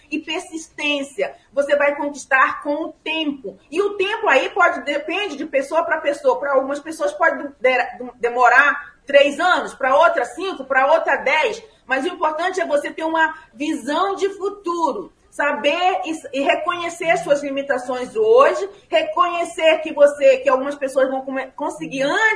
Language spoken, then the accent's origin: Portuguese; Macapá, Amapá, Brazil; born there; now in Rio de Janeiro, Brazil; eu sou filha do Norte, nasci em Macapá, vim para o Rio de Janeiro atrás de um sonho